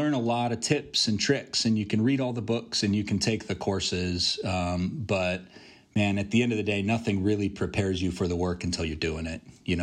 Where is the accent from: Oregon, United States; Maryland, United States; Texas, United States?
Oregon, United States; Corvallis; coming home and getting a chance to church plant in my hometown was really an opportunity to say, hey, you know, God's bringing me full circle, sort of back home, where I left as soon as I could after I graduated high school